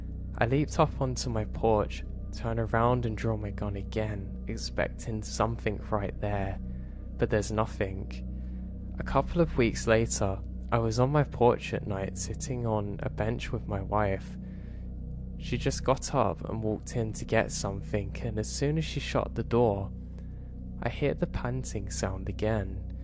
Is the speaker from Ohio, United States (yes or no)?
no; Oregon, United States; also born or lived in Las Vegas, United States; Now me growing up in Oregon, I love the rain. And for the past 10 years, we lived in Vegas